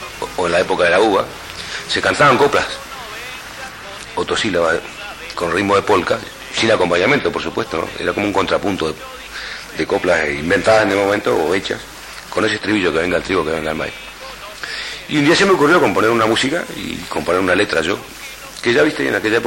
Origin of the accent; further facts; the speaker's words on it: Montevideo, Uruguay; aunque yo no soy del interior, yo soy de Montevideo. Uh-huh. Me crié en Montevideo, en un barrio más o menos del interior, pero recorrí mucho el interior.